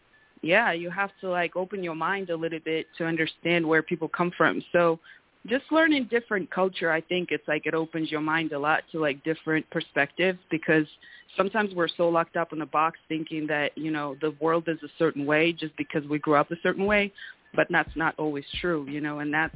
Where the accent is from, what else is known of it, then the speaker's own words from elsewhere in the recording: southern Russia, Russia; from South Russia, right?